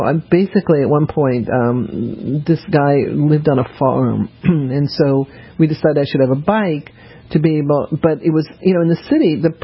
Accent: Denver, Colorado, United States; I grew up in Denver, skating on a pond.

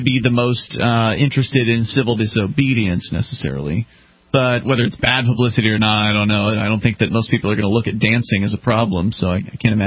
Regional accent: the South, United States; I'm from the South.

